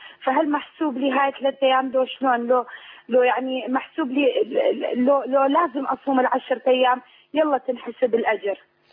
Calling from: Kurdistan Region, Iraq; first language Kurdish; Arabic is a second language; أنا أكلمك كردية أتصل بك من شمال العراق، واللغة عندنا هنا احنا لغتنا كردية ما نتكلم عربي احنا.

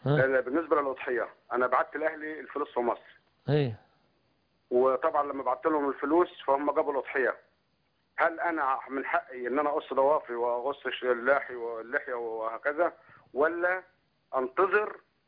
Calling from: Saudi Arabia; احنا انا بكلمك من السعودية.

